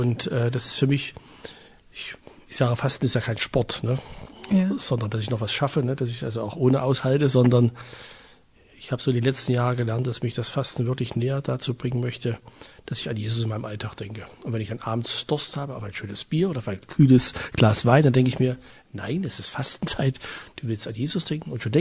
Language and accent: German; Thuringia, Germany; Ich bin hier in der Nähe von Erfurt groß geworden und bin in diesem Jahr seit doch schon 20 Jahren Priester und Pfarrer und arbeite hier in Erfurt in der St. Laurentius-Pfarrei.